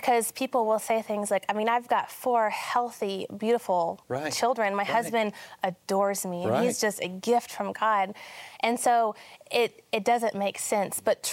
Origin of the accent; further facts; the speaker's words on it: Oklahoma, United States; I'm a housewife from the Bible Belt in Oklahoma.